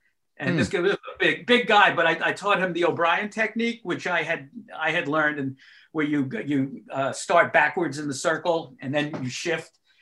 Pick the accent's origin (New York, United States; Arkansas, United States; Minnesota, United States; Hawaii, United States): New York, United States; I guess growing up in Long Island, it was a pretty lily white neighborhood, you know